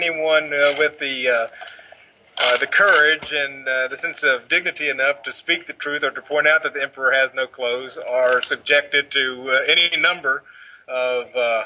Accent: Memphis, Tennessee, United States; And we're from Memphis, so we know what we're talking about.

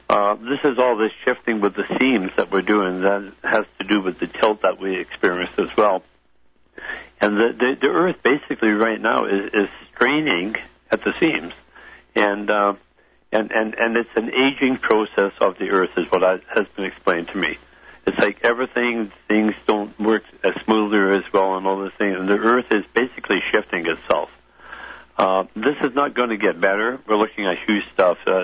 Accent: British Columbia, Canada; I'm from Vancouver Island.

